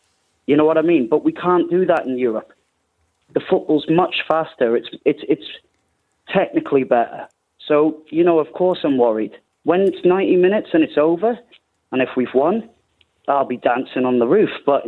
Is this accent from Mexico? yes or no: no; Wales, United Kingdom; now in Helsinki, Finland; My dad's Irish. I'm not. I was born and raised in Wales.